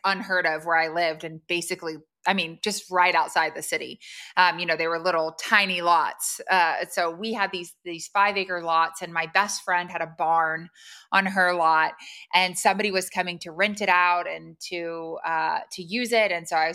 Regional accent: Georgia, United States; I grew up outside of Atlanta

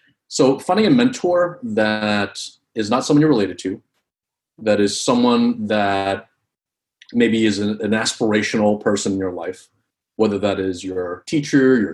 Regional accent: East Coast, United States; So I am Vietnamese American. I grew up in the East Coast.

